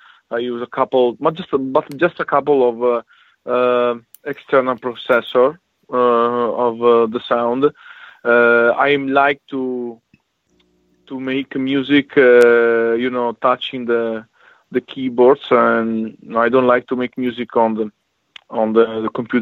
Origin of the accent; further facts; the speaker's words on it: Italy; accent: Italian; English is a second language; because my Italian accent is very strong. I don't speak English every day, so I hope to to be understood from everyone.